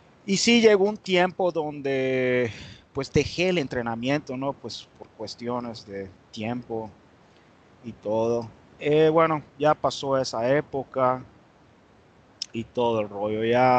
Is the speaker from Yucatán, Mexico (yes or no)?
yes; Mérida, Yucatán, Mexico; moved away as an adult; now in United States; yo nací en Mérida, Yucatán, y crecí en Mérida, Yucatán, hasta los 19 años. Y por cosas de la vida, pues me vine aquí a Estados Unidos a visitar un amigo en 1980. En 1980 creo que tenía 18